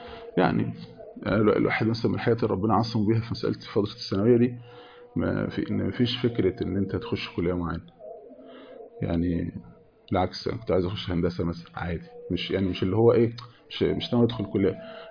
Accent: Beni Suef, Beni Suef Governorate, Egypt; عندنا في بني سويف

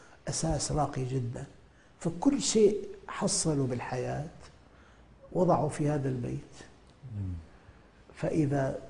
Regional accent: Syria; born there; also born or lived in Sham; أنا ولدت في الشام، سافرت إلى أمريكا، إلى أستراليا، إلى أوروبا

